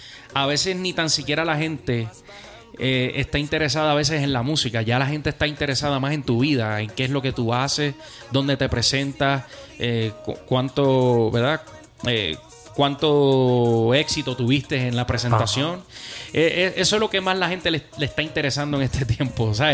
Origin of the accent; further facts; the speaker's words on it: Puerto Rico; now in Texas, United States; es un joven de Puerto Rico. Venimos de Puerto Rico. Actualmente estamos viviendo en Estados Unidos, en el estado de Texas.